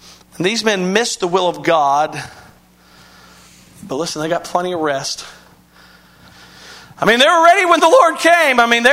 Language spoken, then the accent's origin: English; Kansas, United States; I grew up in Kansas. We don't lock our doors in Kansas.